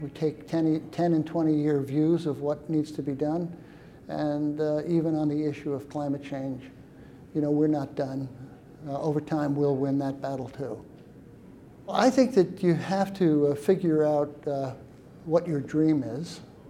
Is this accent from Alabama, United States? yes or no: no; New York, United States; but I grew up in the Catskills on a farm.